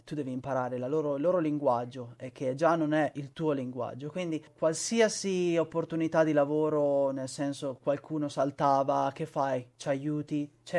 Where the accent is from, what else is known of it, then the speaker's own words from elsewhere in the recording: Città di Castello, Umbria, Italy; moved away as an adult; now in Sydney, Australia; Ho 31 anni, sto andando per i 32, vengo da Città di Castello che è nell'Alta Umbria.